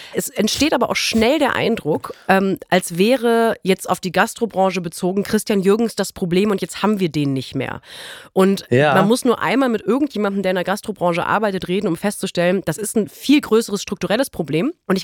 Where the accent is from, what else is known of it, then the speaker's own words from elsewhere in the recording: North Rhine-Westphalia, Germany; da wo ich herkomme, um jetzt auch noch mal ein bisschen herkunftskumpelig zu sein, ich komme vom Niederrhein